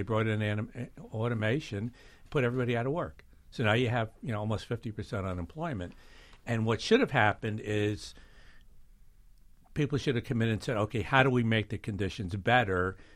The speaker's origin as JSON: {"language": "English", "town": "Newburgh", "region": "New York", "country": "United States", "tie": "born or raised there", "said": "When I was growing up in Newburgh, Life magazine called Newburgh the All-American City."}